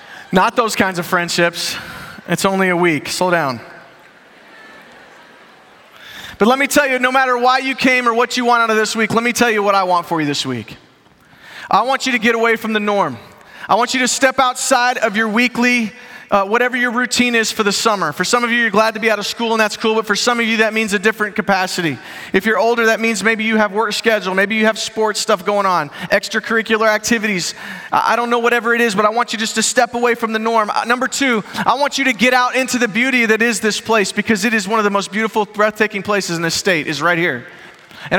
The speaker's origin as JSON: {"language": "English", "town": "Chicago", "region": "Illinois", "country": "United States", "tie": "born or raised there", "said": "I grew up in Chicago. My dad was a Baptist preacher."}